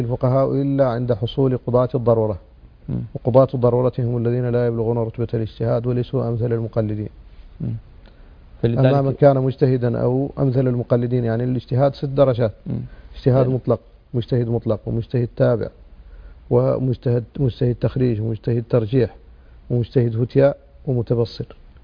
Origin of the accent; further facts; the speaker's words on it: Mauritania; عندنا في موريتانيا تقنين المذهب المالكي على وفق المساطر القانونية